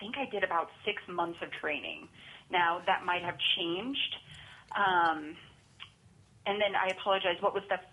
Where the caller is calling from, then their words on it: Soldotna, Alaska, United States; I'm calling from Soldotna.